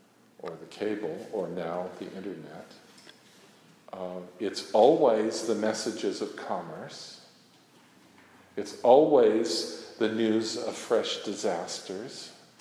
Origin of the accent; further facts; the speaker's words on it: Las Vegas, Nevada, United States; You know, I grew up in Las Vegas, so, you know, that...